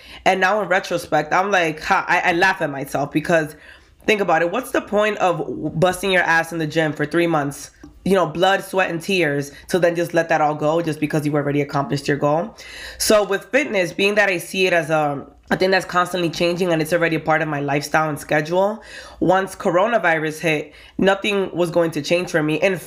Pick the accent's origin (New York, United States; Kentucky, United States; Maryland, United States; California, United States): New York, United States; now in Bronx, United States; I am from the Bronx, New York. Well, I'm from Washington Heights, but I've been in the Bronx long enough, so I'm a resident now. And I'm Dominican.